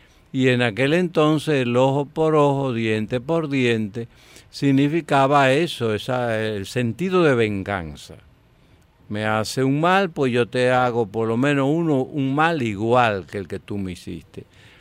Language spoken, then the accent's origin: Spanish; Tamboril, Santiago, Dominican Republic; Es de mi pueblo natal. Yo soy del condado de Tamboril, Santiago.